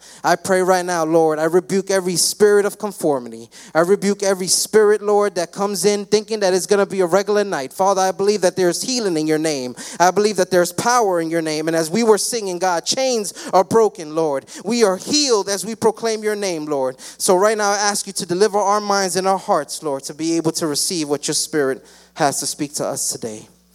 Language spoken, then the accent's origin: English; Queens, New York, United States; I grew up in Jamaica, Queens. I always remember that.